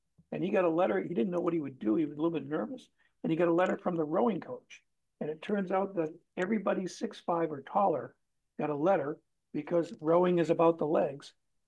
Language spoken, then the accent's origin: English; Maine, United States; I grew up in Maine and I thought I had a little bit of a low opinion of the state and of myself.